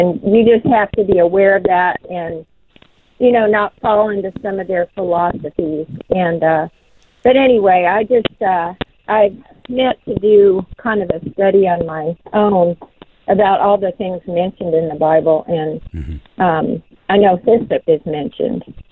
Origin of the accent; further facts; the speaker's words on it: California, United States; I grew up in California, and there is more New Age there.